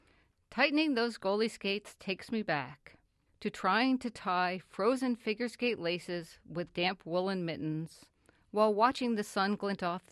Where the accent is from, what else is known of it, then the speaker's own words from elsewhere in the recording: Vermont, United States; I grew up in Vermont playing pond hockey.